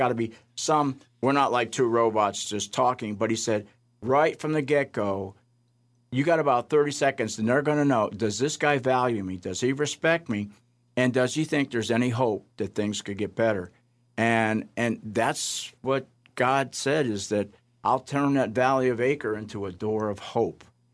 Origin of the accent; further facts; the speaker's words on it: Wales, United Kingdom; Arthur was Welsh. We're both Welsh.